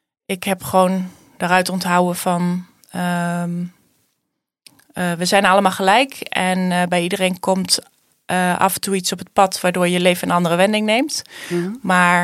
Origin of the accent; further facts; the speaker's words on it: Nijmegen, Gelderland, Netherlands; born there; Ik ben in Nijmegen geboren. En uit een gezin van 5 kinderen.